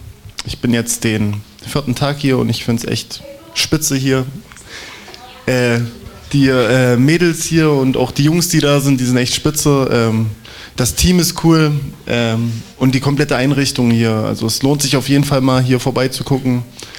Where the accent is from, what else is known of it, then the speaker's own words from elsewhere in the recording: Erfurt, Thuringia, Germany; Ich komme ja nicht hier jetzt vom Herrenberg quasi, ich komme quasi aus der Leipziger Platz da, die Gegend.